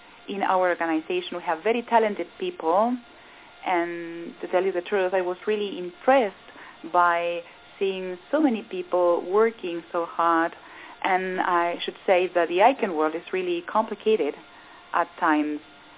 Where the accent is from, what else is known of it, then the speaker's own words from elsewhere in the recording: Santiago, Santiago Metropolitan Region, Chile; I'm from Santiago de Chile, so I am very happy to be here, having finished my postgraduate courses in Edinburgh. I'm a lawyer by profession. I am from Chile.